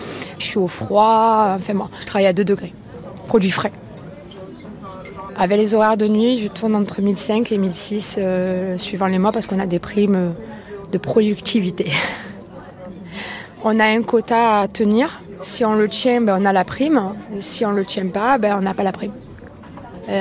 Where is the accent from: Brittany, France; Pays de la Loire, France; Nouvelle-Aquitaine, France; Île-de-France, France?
Pays de la Loire, France; Et moi, je viens de Vendée, de l'Essonne, sud Vendée.